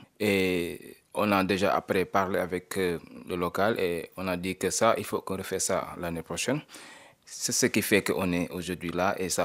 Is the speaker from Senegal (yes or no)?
yes; Senegal; je viens du Sénégal et je suis percussionniste.